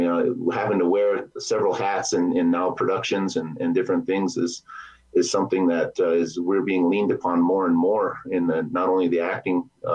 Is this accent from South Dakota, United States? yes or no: yes; Pierre, South Dakota, United States; also born or lived in Lower Brule / Aberdeen; I grew up in Lower Brule and moved off the reservation after in the fifth and sixth grade. And I grew up in Pierre, and then I moved to Aberdeen, South Dakota.